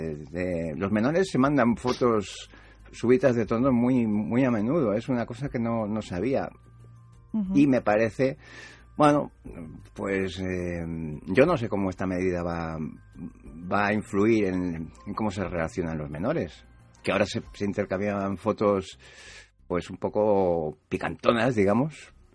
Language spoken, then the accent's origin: Spanish; Spain; que a mí me orgullece como español